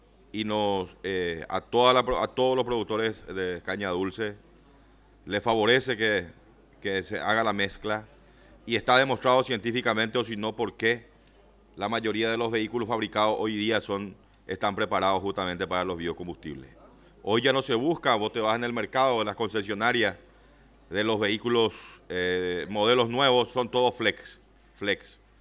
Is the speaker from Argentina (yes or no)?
no; Paraguay; a nosotros como paraguayos nos interesa proteger lo que nosotros producimos y apoyar a los productores de nuestro país